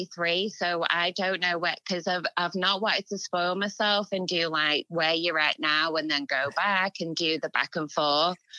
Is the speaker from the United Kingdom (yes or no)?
yes; England, United Kingdom; because we're English. I mean, even though he was Jamaican, he was in England